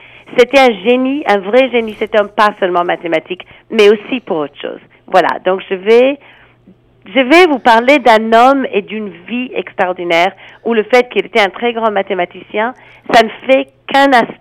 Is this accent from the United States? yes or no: yes; United States; French is a second language; moved away as an adult; now in France; Je suis américaine d'origine, mais je travaille en France depuis plus de 30 ans.